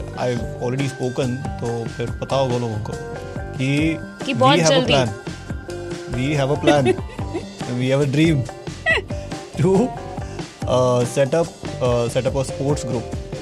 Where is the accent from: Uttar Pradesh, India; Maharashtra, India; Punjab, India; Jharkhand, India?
Maharashtra, India; Mumbai; अभी हम मुंबई से हूँ, कोई हरियाणा से था, कोई और कहीं से था